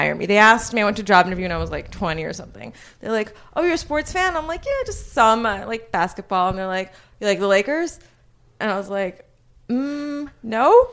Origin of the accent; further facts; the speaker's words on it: Los Angeles, California, United States; Because I'm from LA.